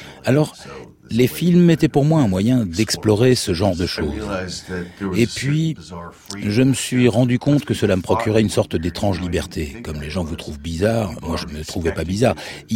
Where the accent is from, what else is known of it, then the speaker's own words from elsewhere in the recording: United States; now in England, United Kingdom; Je suis américain, je viens de là. D'une certaine manière, c'est chez moi.